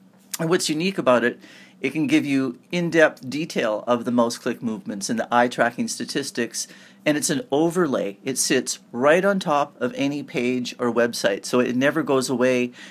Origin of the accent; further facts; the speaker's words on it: Palos Verdes, California, United States; I grew up in Palos Verdes in Southern California.